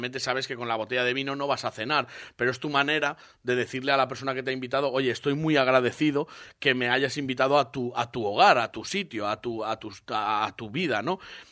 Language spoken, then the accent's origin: Spanish; Burgos, Castile and León, Spain; yo soy de Burgos, en Burgos ya no tengo nada porque mis padres fallecieron